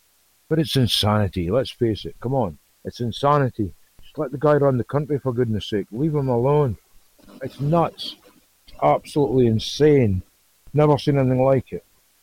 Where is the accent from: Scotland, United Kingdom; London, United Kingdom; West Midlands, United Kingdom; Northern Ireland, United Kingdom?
Scotland, United Kingdom; Aberdeen; But Aberdeen's my hometown. That's where I came from.